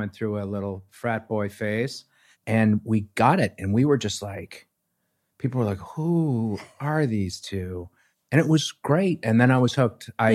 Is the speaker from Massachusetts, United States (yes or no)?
yes; Boston, Massachusetts, United States; I mean, I'm from Boston.